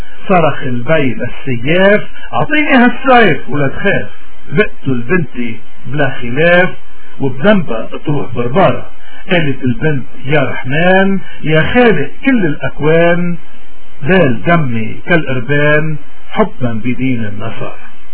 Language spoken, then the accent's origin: Arabic; Lebanon; قديش نحن اليوم بحاجة كلبنانيين تحديدا وكمسيحيين بشكل أدق إنه نرجع على سلاح الإيمان